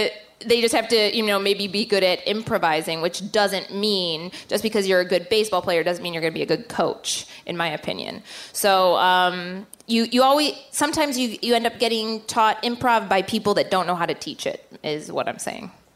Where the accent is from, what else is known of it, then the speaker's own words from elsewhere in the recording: Chicago, Illinois, United States; I'm born and bred in Chicago, so I'm one of six kids, and I went to Lincoln Park High School